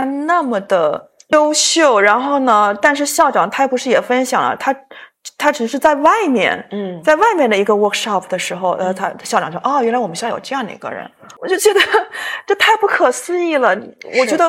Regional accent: China; 尤其是又是我们中国人的这个性格，我们就这么教育过来的

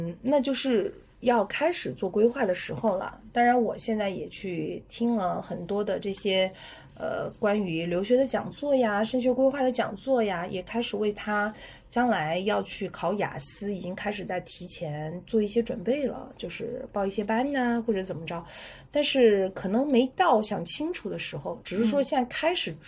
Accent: China; 尤其是好像感觉我们中国人还挺喜欢凑热闹的哈

